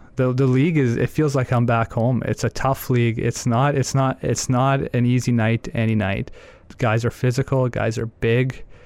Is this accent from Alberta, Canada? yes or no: yes; Calgary, Alberta, Canada; getting my mom and my dad and my family to be able to watch me play for my hometown team in Calgary, which is down the road